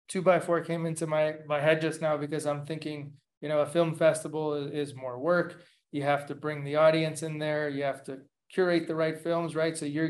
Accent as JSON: {"language": "English", "town": "Los Angeles", "region": "California", "country": "United States", "tie": "born or raised there", "said": "I go back to growing up in Los Angeles, you know, as a young boy"}